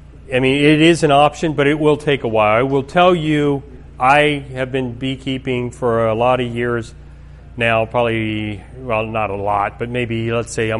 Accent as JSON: {"language": "English", "region": "Maryland", "country": "United States", "tie": "born or raised there", "said": "when I grew up in Maryland. I was in the heart of Seventh-day Adventist country, basically, I guess."}